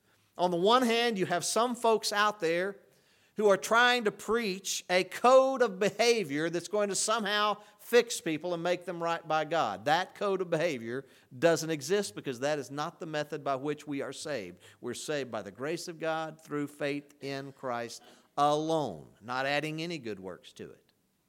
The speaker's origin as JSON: {"language": "English", "region": "Arkansas", "country": "United States", "said": "I'm from Arkansas."}